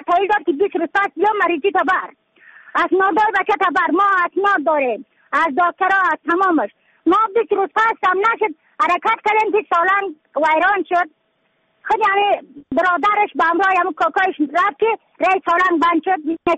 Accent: Badakhshan, Afghanistan

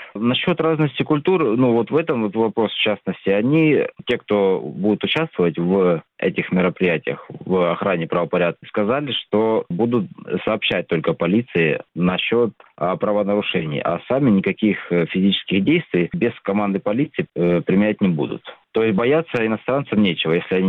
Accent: Rostov Oblast, Russia; born there; now in Saint Petersburg, Russia; Я этнический казак донской, потому что у меня по отцу предки с Волгоградской области, с хутора Рассошинского, а по матери с Вешенской станицы Ростовской области. Сейчас я проживаю временно в Санкт-Петербурге, а вообще я уроженец Ростовской области.

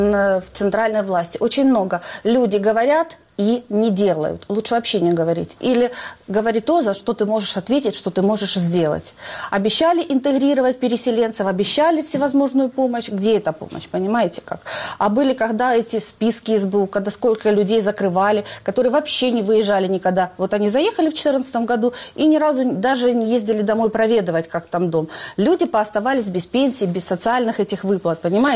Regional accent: Donbas, Ukraine; moved away; Но мы же не с Западной Украины приехали, мы же с Донбасса переехали.

